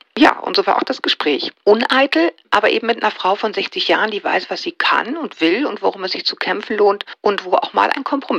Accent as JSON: {"language": "German", "town": "Munich", "region": "Bavaria", "country": "Germany", "tie": "born or raised there", "said": "ich habe ja Teile meiner Kindheit in München verbracht"}